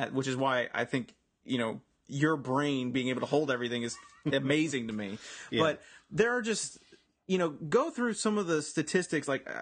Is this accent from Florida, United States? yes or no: yes; Sarasota, Florida, United States; I grew up in Sarasota, so my dad and I would go to Ed Smith Stadium.